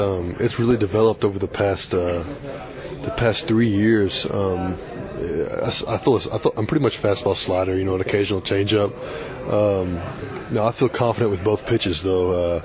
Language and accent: English; Golconda, Illinois, United States; also born or lived in Paducah; No, I'm from Southern Illinois. I was born in Kentucky, actually, Paducah, Kentucky. Yeah.